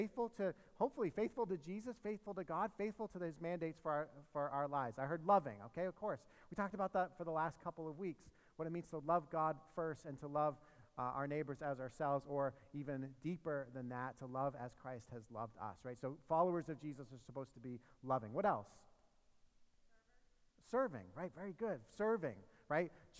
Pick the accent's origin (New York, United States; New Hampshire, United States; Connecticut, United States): New Hampshire, United States; Nashua; I am actually from Nashua, New Hampshire, so I am practically an international guest today.